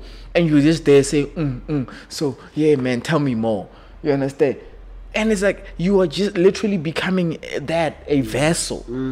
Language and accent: English; Mabopane, Gauteng, South Africa; also born or lived in Pretoria; I grew up in Mabopane.